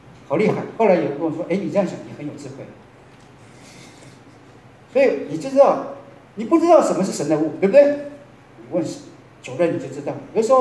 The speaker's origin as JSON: {"language": "Chinese", "country": "Taiwan", "said": "因为我是台湾来的，台湾的政府承认双重国籍，所以呢，台湾来的那个人，你可以拿两本护照"}